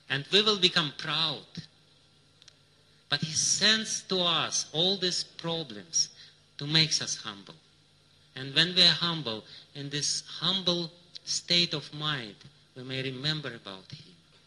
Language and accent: English; Russia; I know it because I'm coming from Russia. As they say in India, from Russia. So I'm from Russia.